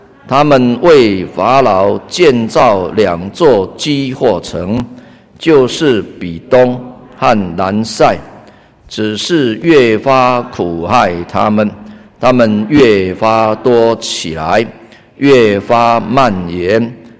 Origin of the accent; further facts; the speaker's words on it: Taiwan; 我们台湾话说哈，爱就较惨死了哈